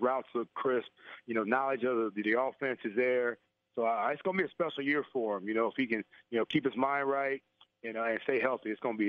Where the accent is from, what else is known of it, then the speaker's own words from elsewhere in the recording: Ohio, United States; take it to my home state of Ohio